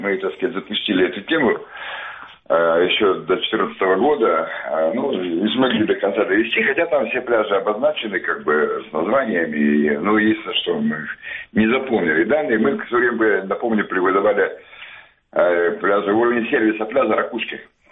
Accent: Feodosia, Crimea, Ukraine; Я вырос в Феодосии на море.

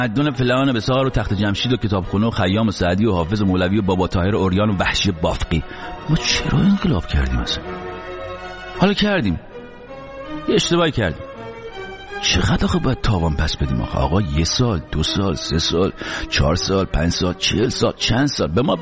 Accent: Iran; ما در کشوری بزرگ شدیم، در جایی هستیم، اهل جایی هستیم

